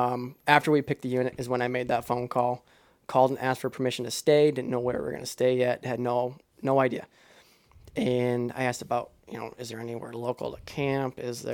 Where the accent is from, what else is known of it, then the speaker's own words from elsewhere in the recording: Michigan, United States; hey, you know, we're from Michigan.